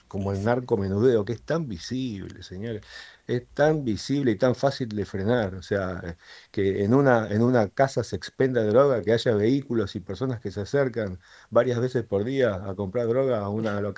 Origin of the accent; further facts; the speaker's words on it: Argentina; Somos todos el mismo equipo, somos todos argentinos. Acá